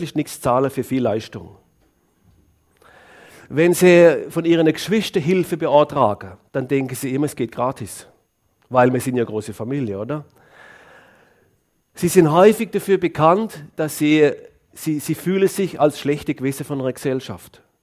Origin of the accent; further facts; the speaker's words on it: Germany; now in Switzerland; Als ich in die Schweiz gekommen bin, ich komme aus Deutschland, Was? Da reden wir auch Deutsch.